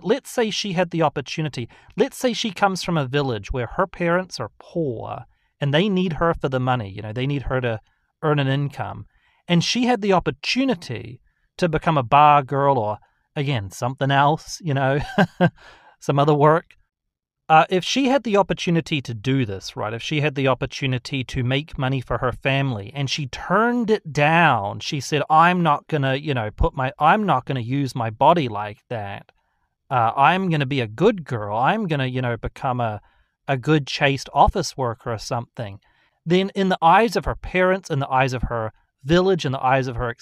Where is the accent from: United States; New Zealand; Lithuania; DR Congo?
New Zealand; now in Australia; I came from Australia, but I'm originally from New Zealand.